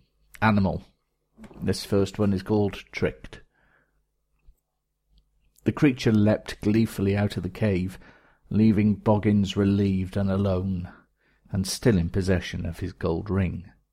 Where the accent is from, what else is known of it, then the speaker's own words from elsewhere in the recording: United Kingdom; And I do think maybe I should say something about Brexit, being a Brit myself